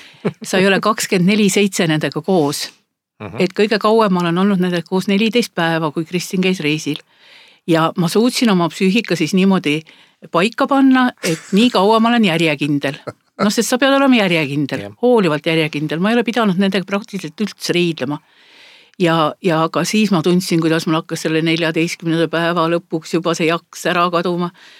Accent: Saare County, Estonia; ma olen nii saarlane kui saarlane, et mul on mees mandrilt

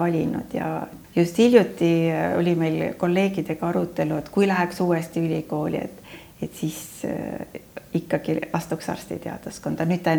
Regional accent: Saare County, Estonia; mina olen ka saarlane.

